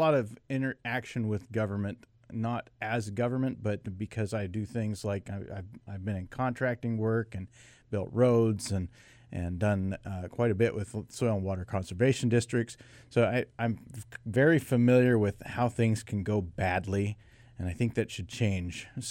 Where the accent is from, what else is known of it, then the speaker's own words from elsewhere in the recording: Pendleton, Oregon, United States; I grew up in Pendleton.